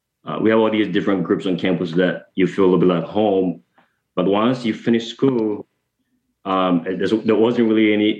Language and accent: English; Ghana; moved away as an adult; now in United States; I came as an international student. So I'm from Ghana